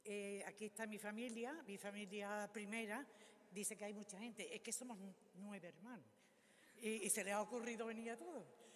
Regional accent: Jerez de la Frontera, Andalusia, Spain; Yo vengo de Jerez Afemén. Me cuesta decir Cádiz, pero es verdad, es Cádiz.

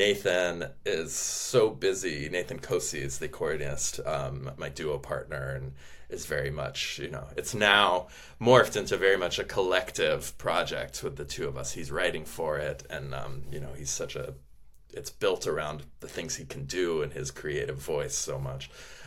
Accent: United States; born there; my brother and I were born in the US.

